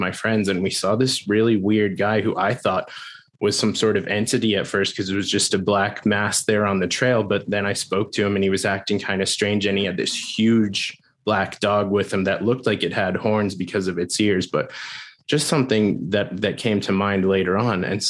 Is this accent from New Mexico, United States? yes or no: yes; Corrales, New Mexico, United States; also born or lived in Albuquerque; outside of Albuquerque, New Mexico, is a little village called Corrales. And that's where I moved when I was around six from Albuquerque.